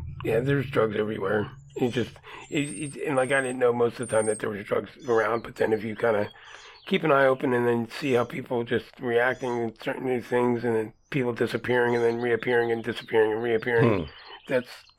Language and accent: English; New Jersey, United States; where I grew up in South Jersey, it was a resort town. It was a party town during the summer.